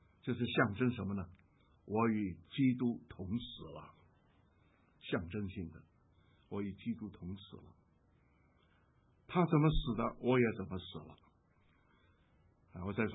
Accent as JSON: {"language": "Chinese", "country": "China", "tie": "born or raised there", "said": "在我小时候在国内的时候，中日战争的时候"}